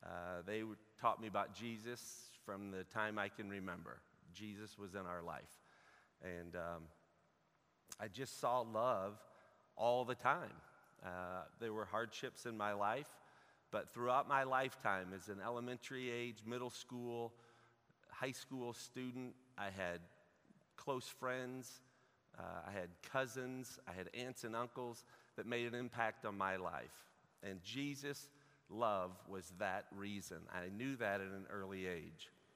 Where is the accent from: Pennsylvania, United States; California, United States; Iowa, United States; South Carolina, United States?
Iowa, United States; Burlington; now in St. Louis, United States; and I'm from Iowa. I'm not a St. Louis kid. I didn't grow up in St. Louis, so the famous, where'd you go to high school? When I say I went to Burlington High, I always get a, nobody knows that school.